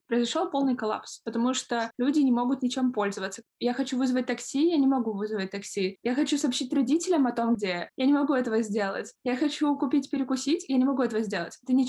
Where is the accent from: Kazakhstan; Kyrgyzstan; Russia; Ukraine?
Kazakhstan; born there; я учусь на 3-м курсе медиакома. И да, я родилась в Казахстане.